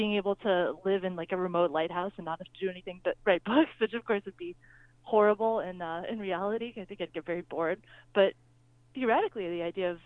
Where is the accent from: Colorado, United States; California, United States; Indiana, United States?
California, United States; Hollywood; despite, you know, growing up in Hollywood.